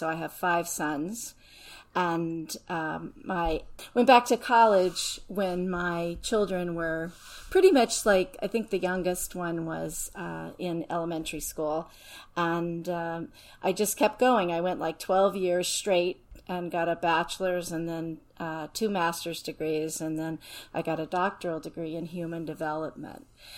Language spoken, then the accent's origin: English; Florida, United States; also born or lived in Fitchburg, Massachusetts; So I was actually born in Fitchburg, Massachusetts, but I grew up in Florida.